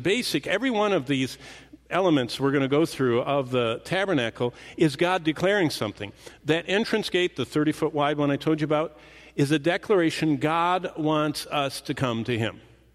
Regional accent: Haslett, Michigan, United States; I grew up in Haslett, Michigan, and we lived in this little tiny cabin. It was a cottage, actually, on Lake Lansing.

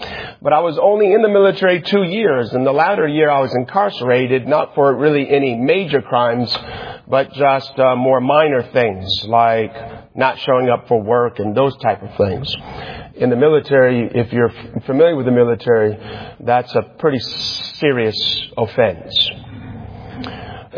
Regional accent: Lansing, Michigan, United States; when I was discharged from the military in California, I'm from Lansing, Michigan.

